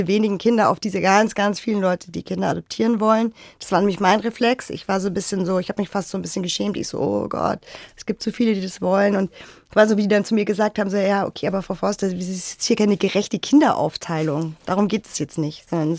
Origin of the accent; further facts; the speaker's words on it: Bavaria, Germany; Aber ich bin einfach, ja, ich bin Bayerin und ich würde es, glaube ich, nicht aushalten woanders.